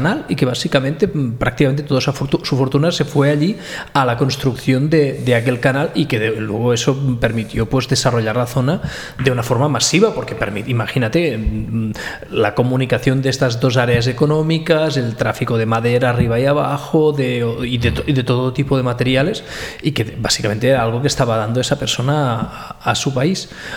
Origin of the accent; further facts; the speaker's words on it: Badalona, Catalonia, Spain; mi ciudad natal, que es Badalona, en el norte de Barcelona